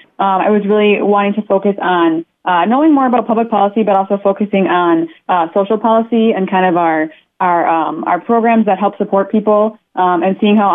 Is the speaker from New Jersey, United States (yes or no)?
no; White Bear Lake, Minnesota, United States; I grew up in White Bear Lake and White Bear Township, and I went to White Bear Lake area schools.